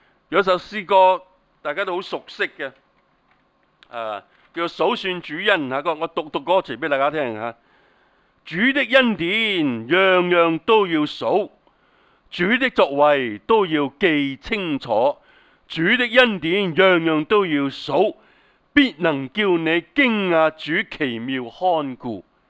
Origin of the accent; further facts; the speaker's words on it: China; 我们中国人呢是有敬老的文化